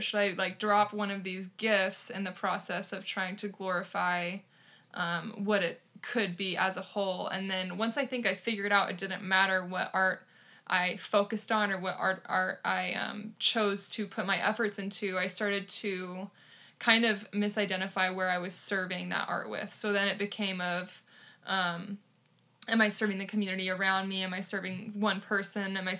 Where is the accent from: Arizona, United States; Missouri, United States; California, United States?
Arizona, United States; I am obviously from Arizona, if that's where we're at right now.